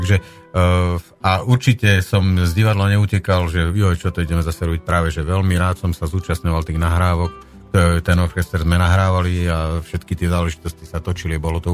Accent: Martin, Žilina Region, Slovakia; keďže vieš, že som vyrastal v Martine, vlastne až do zaškolosti som tam žil

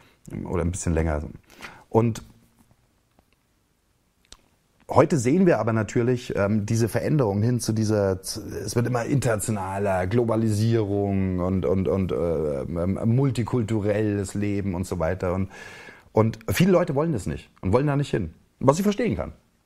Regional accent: Chemnitz, Saxony, Germany; Da, wo ich herkomme, in Chemnitz, das war das ehemalige Karl-Marx-Stadt, da ist noch das Karl-Marx-Monument.

